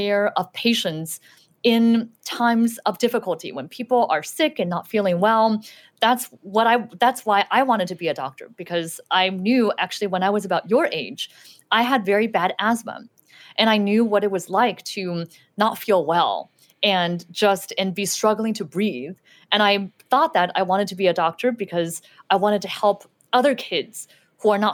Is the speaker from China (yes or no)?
yes; China; English is a second language; now in United States; Well, I didn't speak English, and so that was certainly the biggest change, that I came to a new country and had to learn a new language.